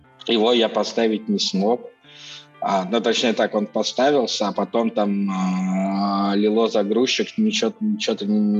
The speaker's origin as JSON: {"language": "Russian", "country": "Russia", "said": "Я ему прям написал письмо, что я там типа из России"}